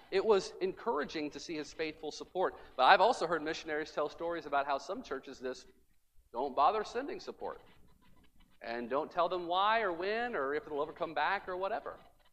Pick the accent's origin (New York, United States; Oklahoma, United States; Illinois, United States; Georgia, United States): Illinois, United States; I'll go back to the church I grew up in Illinois.